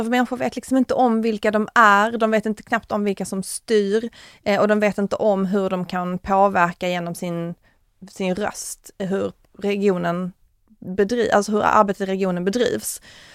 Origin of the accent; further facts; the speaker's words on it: Skåne, Sweden; Vi känner ju till honom eftersom vi är från Skåne.